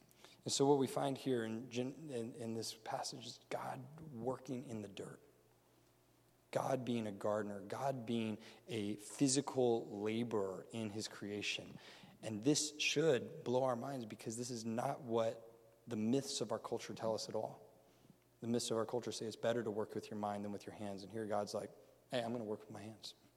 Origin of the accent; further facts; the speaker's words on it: New York, United States; I'm a New Yorker.